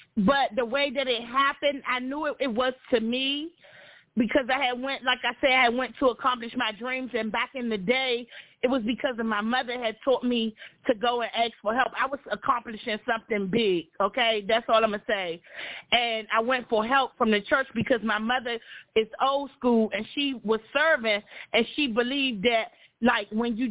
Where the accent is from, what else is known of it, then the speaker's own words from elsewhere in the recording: Washington, District of Columbia, United States; I'm from Washington, D.C., but I'm in Maryland.